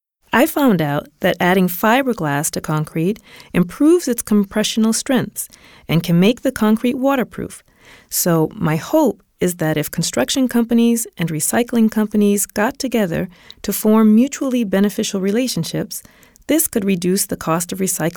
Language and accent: English; Massachusetts, United States; I'm from Massachusetts.